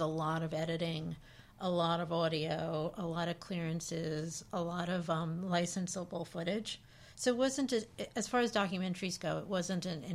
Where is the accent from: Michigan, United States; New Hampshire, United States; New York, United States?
New York, United States; I wanted to premiere the film in New York, because that was really because this is my hometown, and that was, like, really important to me.